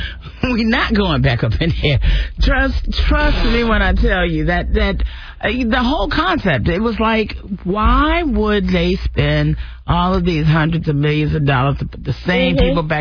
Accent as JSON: {"language": "English", "town": "Detroit", "region": "Michigan", "country": "United States", "also_born_or_lived": "Los Angeles, United States / Atlanta, United States / New York, United States", "said": "Yeah, I mean, you know, I have lived in, like, all the hubs now. I'm from Detroit. I lived in L.A., Atlanta, New York"}